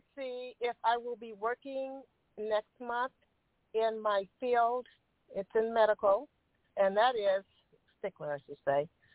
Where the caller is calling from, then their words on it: California, United States; California.